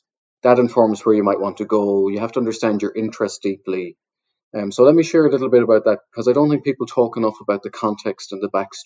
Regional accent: Connacht, Ireland; And I'm from the west coast of Ireland in a small village in Sligo

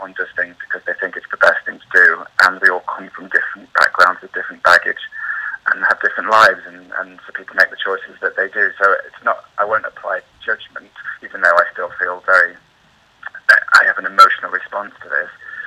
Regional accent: Mansfield, East Midlands, United Kingdom; I come from Leave in a way. My town up north, Mansfield, was one of the constituencies that voted most fully for Leave in the country.

